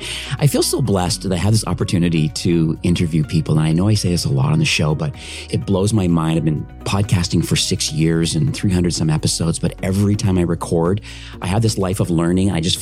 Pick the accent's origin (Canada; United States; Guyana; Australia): Canada; just being a Canadian